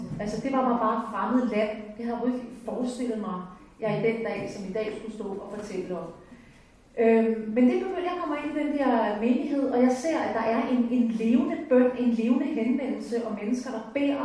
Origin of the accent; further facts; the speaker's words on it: Gilleleje, Capital Region of Denmark, Denmark; Hvis jeg sådan skal lave en præsentation af mig selv, så er jeg vokset op i Gilleleje